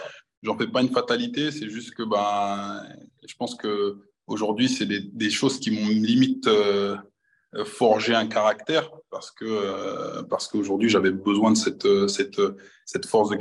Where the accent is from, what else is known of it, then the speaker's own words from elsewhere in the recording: Rillieux-la-Pape, Auvergne-Rhône-Alpes, France; also born or lived in Lyon; Moi, j'ai grandi à Rieux-le-Pape, je suis né à Lyon 4e.